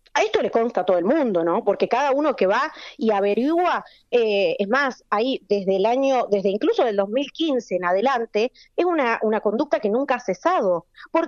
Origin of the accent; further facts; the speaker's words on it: Tierra del Fuego, Argentina; en donde los beneficiarios somos los fueguinos